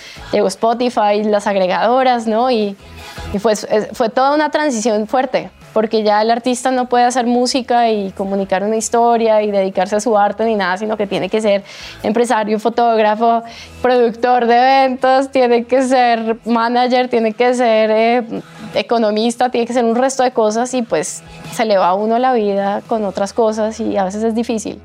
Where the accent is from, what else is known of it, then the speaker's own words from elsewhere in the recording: Bogotá, Colombia; yo soy Rola.